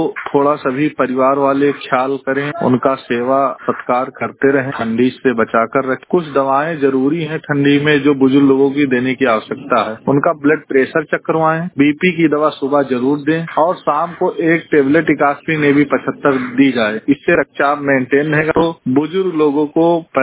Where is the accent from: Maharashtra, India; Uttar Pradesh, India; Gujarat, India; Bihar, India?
Uttar Pradesh, India; Paraspur; भौरीगंज से बात कर रहा हूँ। बताना यह चाहता हूँ कि मैं जिला गोंडा ब्लॉक परसपुर का रहने वाला हूँ।